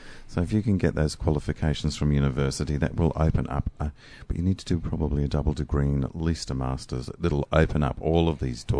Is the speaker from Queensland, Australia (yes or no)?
yes; Weipa, Queensland, Australia; I grew up in Weeper in far north Queensland, so I completely identify what it's like being on the outer.